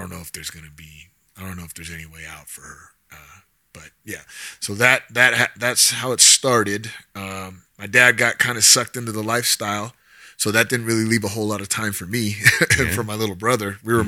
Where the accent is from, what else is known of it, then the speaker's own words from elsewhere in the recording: California, United States; now in Denver, United States; No, I was born and raised in California.